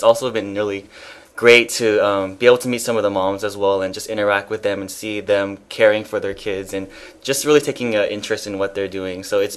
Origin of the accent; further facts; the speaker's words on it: Los Angeles, California, United States; We're from Los Angeles.